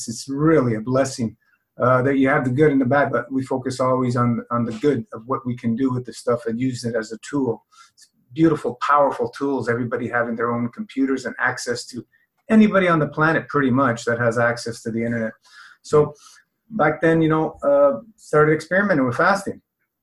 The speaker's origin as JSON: {"language": "English", "town": "Toronto", "region": "Ontario", "country": "Canada", "tie": "born or raised there", "said": "Growing up, Italian family, parents were from Italy. I was born in Toronto and raised here."}